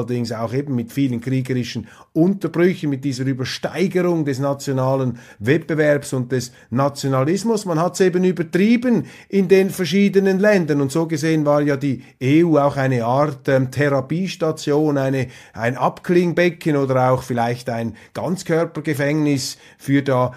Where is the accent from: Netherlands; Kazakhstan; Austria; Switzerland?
Switzerland; Und das fällt mir einfach als Schweizer immer wieder auf